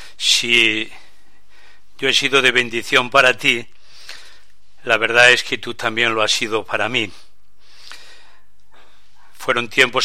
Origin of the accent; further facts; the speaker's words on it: Galicia, Spain; Soy español de una región de España, Galicia, al norte de Portugal, un pueblecito de unos 20.000 habitantes, frontera con Portugal